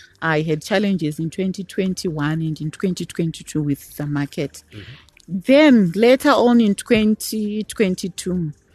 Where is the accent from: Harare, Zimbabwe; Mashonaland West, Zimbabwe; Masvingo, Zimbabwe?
Mashonaland West, Zimbabwe; Guruve; So we could go, by the way, I come from Guruwe.